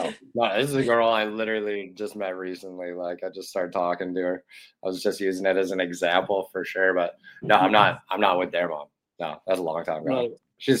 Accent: Canada; Like, me as a Canadian, I'm super, like, I'm prideful of being Canadian, you know?

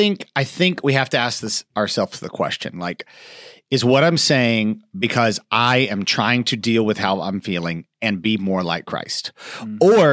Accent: United States; And for me as an American, I think I could easily compare myself to so many people

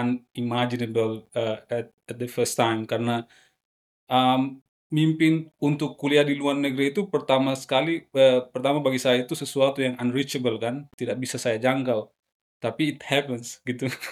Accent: Maluku, Indonesia; Saya kan berasal dari Maluku.

